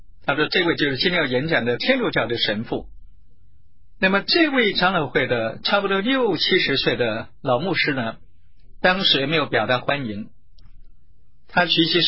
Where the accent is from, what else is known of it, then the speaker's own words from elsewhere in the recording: China; 因为我们中国人说人不为己天诛地灭